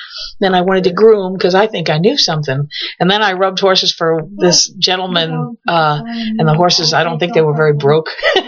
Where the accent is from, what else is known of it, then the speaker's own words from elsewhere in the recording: Long Island, New York, United States; I'm originally from New York.